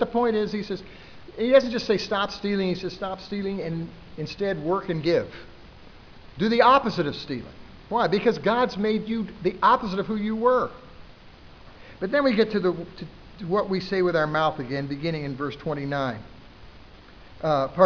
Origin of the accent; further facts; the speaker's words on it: El Paso, Texas, United States; I grew up in the Southwest, El Paso, Texas.